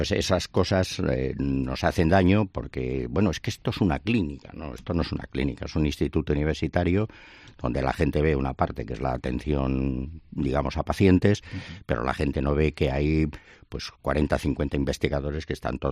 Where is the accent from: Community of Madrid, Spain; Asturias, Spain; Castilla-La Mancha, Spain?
Community of Madrid, Spain; Madrid; moved away as an adult; now in Valladolid, Spain; yo no soy de Valladolid, claro, soy extranjero. Sí. Llevo aquí 42 años, pero sigo siendo extranjero, ¿no? Además de Madrid